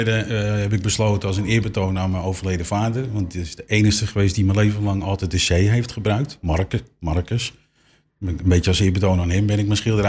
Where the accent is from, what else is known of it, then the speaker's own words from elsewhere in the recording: Amsterdam, North Holland, Netherlands; Wij komen uit Pijp in Amsterdam.